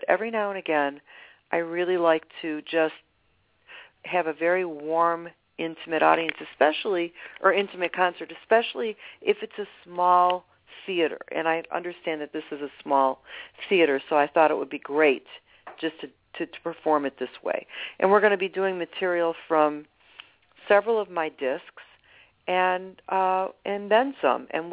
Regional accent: Detroit, Michigan, United States; I am from Detroit, and I'm driving in from Detroit. And I'm actually close enough to Canada, so.

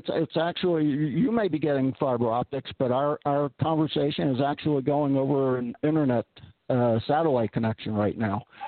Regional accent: Philadelphia, Pennsylvania, United States; born there; I was born in Philadelphia, and I certainly never set out to live this non-traditional life.

